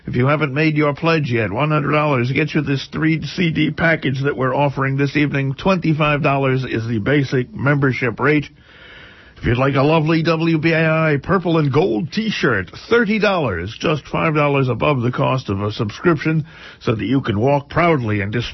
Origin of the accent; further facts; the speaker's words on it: Mount Vernon, New York, United States; And Don of Mount Vernon, New York, my hometown.